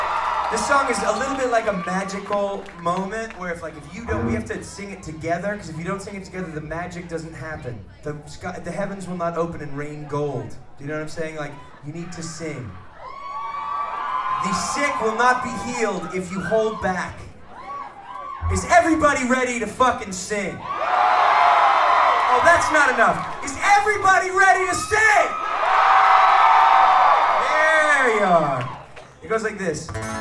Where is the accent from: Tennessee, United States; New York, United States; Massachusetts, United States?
Massachusetts, United States; Boston; now in San Francisco, United States; I grew up in Boston. I live in San Francisco.